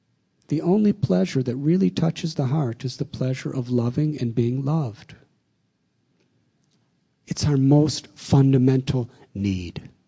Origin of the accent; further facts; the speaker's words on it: Mumbai, Maharashtra, India; now in United States; I'm from Bombay, so I'm not so geographically aware of America's geography.